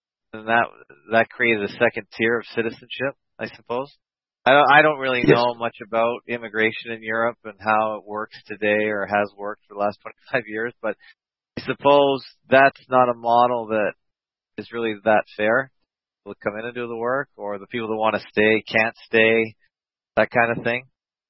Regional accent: Michigan, United States; Michigan is sort of my home state, right beside Ontario in the U.S.

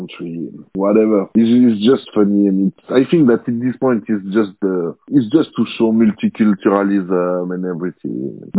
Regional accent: Switzerland; I am an ethnic Swiss. I was born and raised in Switzerland. All my ancestry, for at least two generations, are Swiss.

